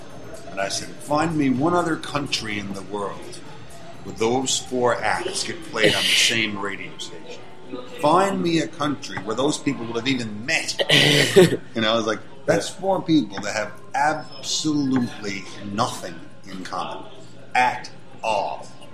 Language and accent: English; Petty Harbour, Newfoundland and Labrador, Canada; from Petty Harbour always was this very simple thing